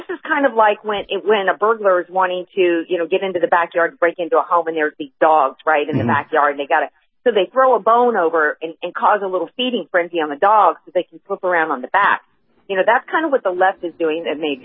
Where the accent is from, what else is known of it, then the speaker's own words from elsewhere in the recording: Deep South, United States; I grew up in the Deep South and spent every Mardi Gras at Lee Circle